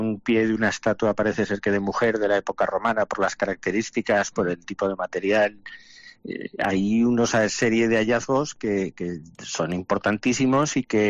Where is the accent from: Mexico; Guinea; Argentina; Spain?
Spain; Huesca, Aragon; born there; yo nací en Huesca, yo nací en la Correría, mi bautismo, mi comunión, mi confirmación fue en San Pedro el Viejo. Fui monaguillo en San Pedro el Viejo.